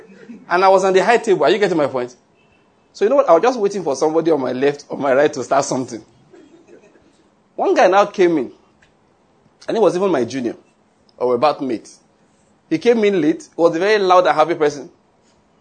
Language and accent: English; Nigeria; I'm a Nigerian. I'm just here for a few weeks. I don't know how to do this.